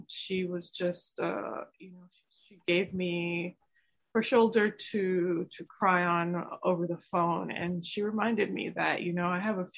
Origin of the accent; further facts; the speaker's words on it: Jamaica; I call it being Jamaican.